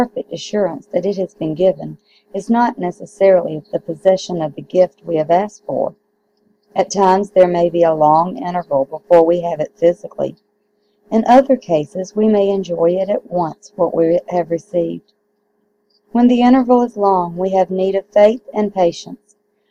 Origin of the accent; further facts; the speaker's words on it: South Carolina, United States; from South Carolina in the United States, and I'm honored to have you with me this morning.